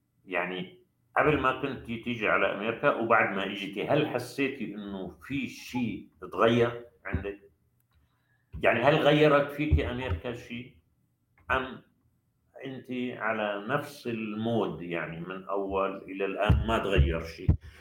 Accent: Da'el, Daraa Governorate, Syria; moved away; رجع لذاكرتي نفس الأوضاع عم تمر في قريتنا داعل، نفس الأوضاع اللي أجبرتنا على الخروج بسنة 2013

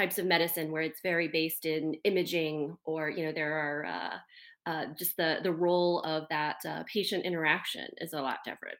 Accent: Silver Spring, Maryland, United States; moved away as an adult; now in Phoenix, United States; I grew up in Silver Spring, Maryland, so

